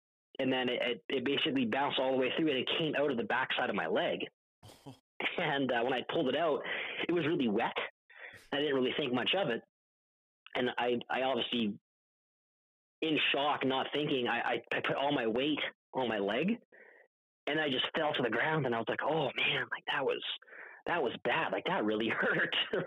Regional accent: Canada; And, I was going through the, yeah, here's my coverage. I'm from Canada, blah, blah, blah.

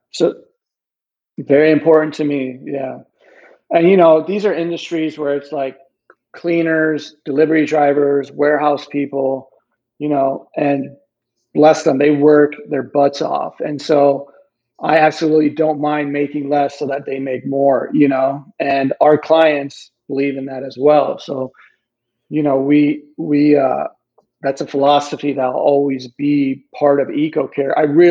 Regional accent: Iowa City, Iowa, United States; Oh man, I grew up in Iowa City, so there's so many.

